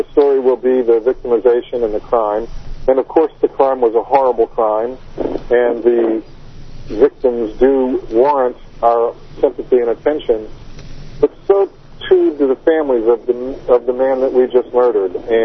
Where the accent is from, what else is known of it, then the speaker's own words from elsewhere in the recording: Washington, District of Columbia, United States; moved away as an adult; also born or lived in Ohio; I came down here from Ohio. I'm originally from Washington, D.C., did my graduate work at the University of Maryland.